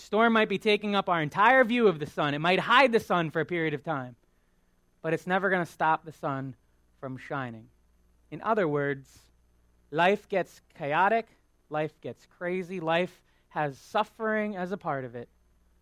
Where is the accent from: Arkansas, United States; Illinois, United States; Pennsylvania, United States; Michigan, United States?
Pennsylvania, United States; Quakertown; I grew up in Quakertown.